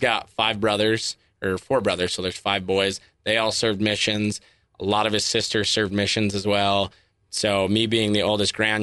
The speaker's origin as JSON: {"language": "English", "town": "Kaysville", "region": "Utah", "country": "United States", "tie": "born or raised there", "said": "Yeah. Born and raised Kaysville, Davis County area."}